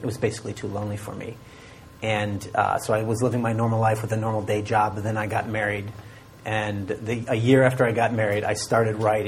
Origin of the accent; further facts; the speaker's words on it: Chicago, Illinois, United States; I grew up in the suburbs of Chicago.